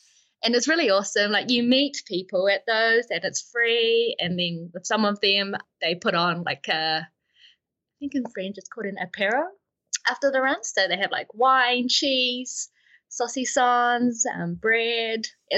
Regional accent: Auckland, New Zealand; also born or lived in Hamilton; now in Queenstown, New Zealand; And I grew up in Auckland, West Auckland, and moved down to Hamilton for work. And I was there for 4 years

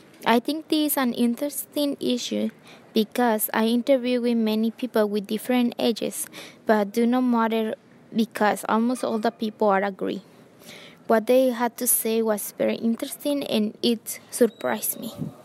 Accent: Colombia; I'm 17 years old and I'm from Colombia.

